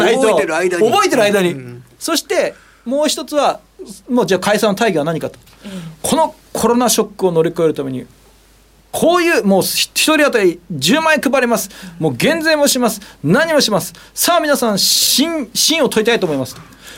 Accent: Hokkaido, Japan; now in Tokyo, Japan; 個人的には地元北海道 の, あのマラソンはどうなるんだと

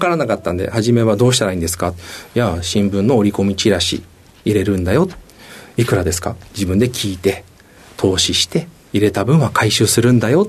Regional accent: Tokyo, Japan; 出身は東京になります。

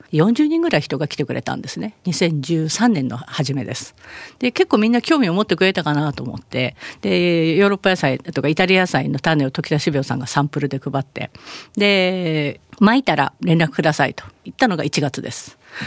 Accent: Saitama, Japan; たまたまその数年前に地元の埼玉市に

